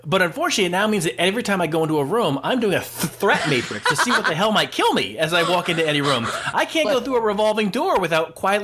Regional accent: Massachusetts, United States; No, I grew up in Massachusetts.

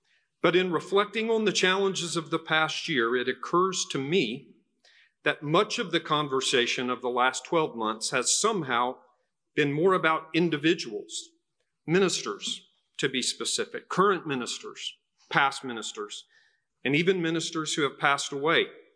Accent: Muskogee, Oklahoma, United States; some 40 years ago when my dad served as stewardship chairman at St. Paul United Methodist Church in my hometown of Muskogee, Oklahoma.

